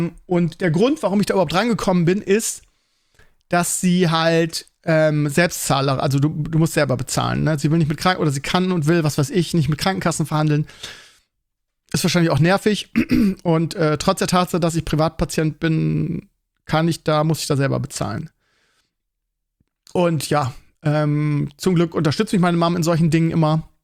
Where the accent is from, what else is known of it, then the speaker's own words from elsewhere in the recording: Lauenbrück, Lower Saxony, Germany; also born or lived in Scheeßel; ein Großteil meiner Freunde sind irgendwie in Schesel und in Lauenbrück, meine alten Heimat, die ich immer noch sehr vermisse.